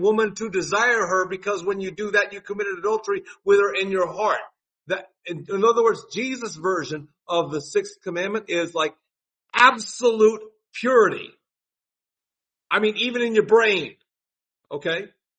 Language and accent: English; United States; because we Americans are like, well, I'm an American, I don't have to do anything anybody tells me to do.